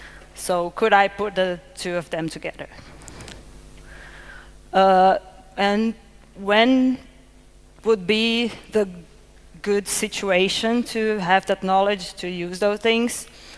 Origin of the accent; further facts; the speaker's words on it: Niterói, Rio de Janeiro, Brazil; So I'm from Brazil. I'm come from this town right there, Niterói, near Rio de Janeiro.